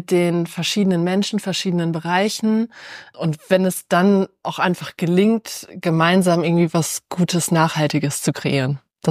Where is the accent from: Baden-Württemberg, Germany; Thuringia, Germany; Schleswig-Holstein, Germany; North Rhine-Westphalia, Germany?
North Rhine-Westphalia, Germany; Versmold; also born or lived in Warendorf; Geboren bin ich in Warndorf, aufgewachsen in Versmold im Kreis Gütersloh.